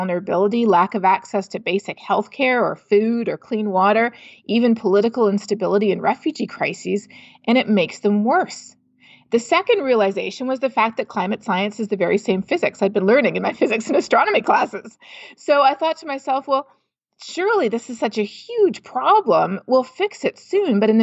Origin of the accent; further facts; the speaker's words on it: Canada; from the carbon pricing in my home country of Canada